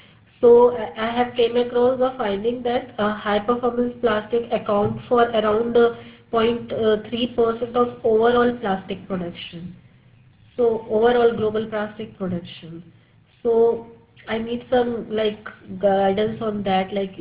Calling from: India; English is a second language; I'm calling from India.

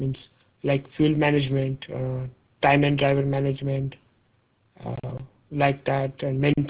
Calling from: India; I'm calling from India, and basically I'm a market researcher working on fleet management market.

